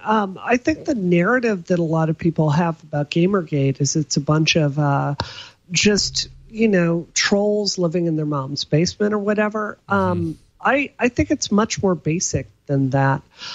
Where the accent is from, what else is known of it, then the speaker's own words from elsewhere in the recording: Deep South, United States; Let me back up a bit and tell you a story about growing up in the Deep South.